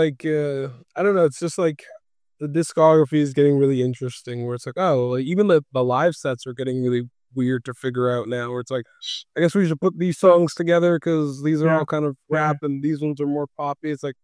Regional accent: Winnipeg, Manitoba, Canada; because I'm from Winnipeg, it's still about Winnipeg.

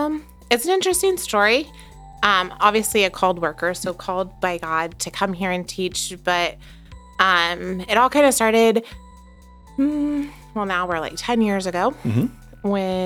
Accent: California, United States; I grew up in Orange County.

